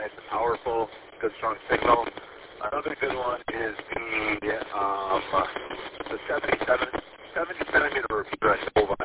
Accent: Chelsea, Michigan, United States; I'm from Chelsea. Down by Ann Arbor. I'm all the way up to Santa Cruz right now.

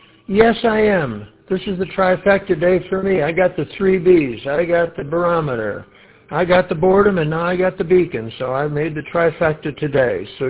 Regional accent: West Virginia, United States; now in South Carolina, United States; Originally, I'm from West Virginia, but now reside in South Carolina

